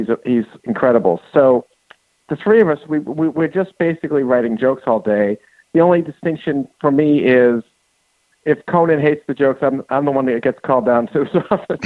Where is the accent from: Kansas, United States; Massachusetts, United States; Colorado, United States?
Massachusetts, United States; Newton; So I grew up in Newton, Mass.